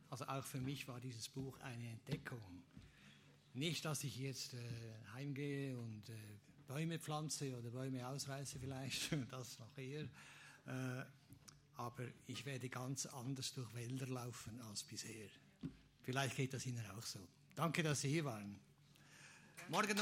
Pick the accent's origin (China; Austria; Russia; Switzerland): Switzerland; Und wir als Schweizer können nur hoffen, füllt diese Büchse.